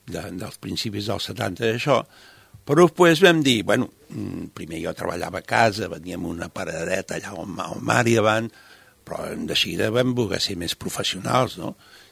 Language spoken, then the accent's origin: Catalan; Formentera, Balearic Islands, Spain; Som de Formentera, fem joies per Formentera